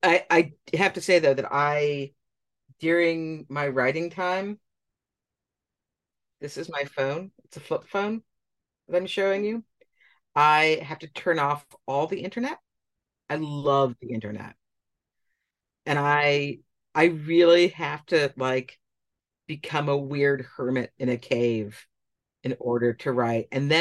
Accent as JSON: {"language": "English", "town": "Boston", "region": "Massachusetts", "country": "United States", "tie": "born or raised there", "said": "I grew up in Boston. I went to Fenway Park as a kid and I lived in that neighborhood."}